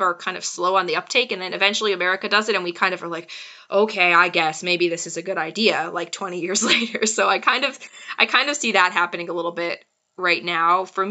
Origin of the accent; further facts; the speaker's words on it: Canada; Me as a Canadian, I have moved a lot farther to the right over the years. I was raised in a very kind of liberal family.